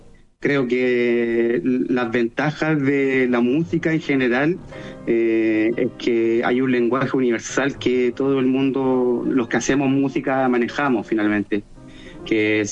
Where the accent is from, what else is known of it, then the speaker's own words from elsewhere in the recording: Tomé, Biobío, Chile; also born or lived in Santiago; Yo nací en Santiago, pero crecí acá en Tomé toda mi infancia.